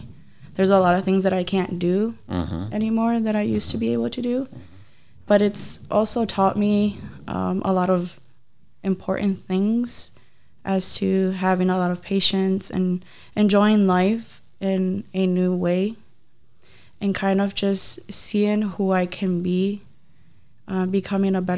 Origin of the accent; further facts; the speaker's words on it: Downers Grove, Illinois, United States; I'm from Downers Grove, Illinois, and I'm a non-traditional college student, so that means that I'm older than 22.